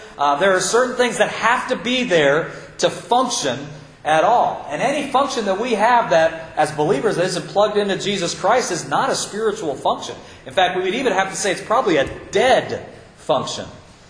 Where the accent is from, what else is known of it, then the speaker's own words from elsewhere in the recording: Iowa, United States; I grew up in Iowa, and my ministry was going out and helping farmers.